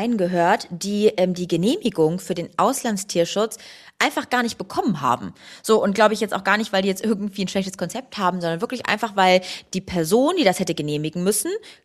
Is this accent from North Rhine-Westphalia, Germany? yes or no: no; Hanover, Lower Saxony, Germany; Ich komme aus Hannover ursprünglich